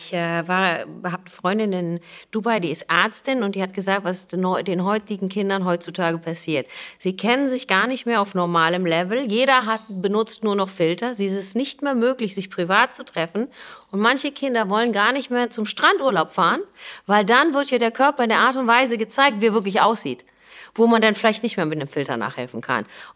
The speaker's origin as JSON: {"language": "German", "region": "Berlin", "country": "Germany", "tie": "born or raised there", "said": "ich bin nicht direkt in der City aufgewachsen. Ich bin, wo ungefähr die scharfe Lanke ist, bevor Gato Claro anfängt, eine schöne Kindheit gehabt."}